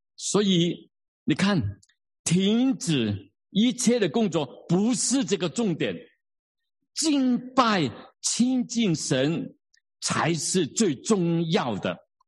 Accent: Guangdong, China; 我们可以吃去我们广东人去饮茶

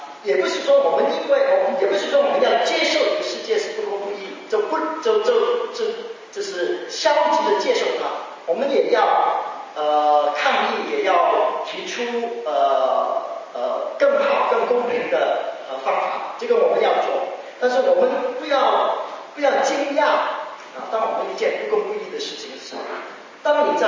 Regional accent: Hong Kong; born there; 那我有一年回香港我的出生地

